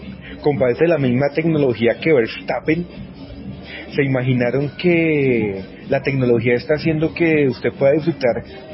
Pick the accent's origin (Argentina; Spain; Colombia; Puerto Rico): Colombia; also born or lived in Mexico; que soy colombo mexicano.